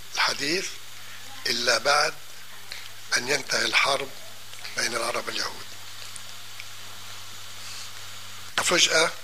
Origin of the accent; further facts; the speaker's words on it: Galilee, Palestine; moved away; أما عندنا في الجليل أعلى فكانت آخر مرحلة أنه هجرنا نحن والقرى برمتها من الجليل أعلى كان ذلك في تشرين من عام 1948